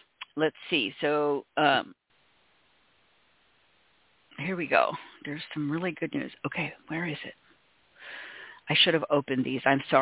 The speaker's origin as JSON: {"language": "English", "region": "Tennessee", "country": "United States", "tie": "born or raised there", "said": "We recently banned this practice in my home state of Tennessee."}